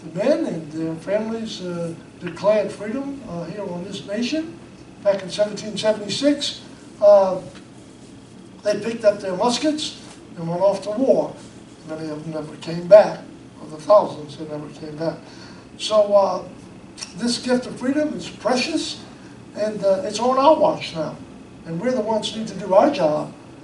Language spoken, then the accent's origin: English; United States; I grew up in a time when being an American was a really great thing.